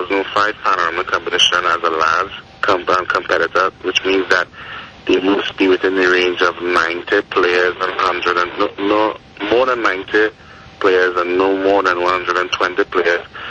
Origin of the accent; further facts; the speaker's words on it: Tobago, Trinidad & Tobago; now in Trinidad, Trinidad & Tobago; I'm from Tobago, but I'm now residing in Trinidad for the past 10, 12 years.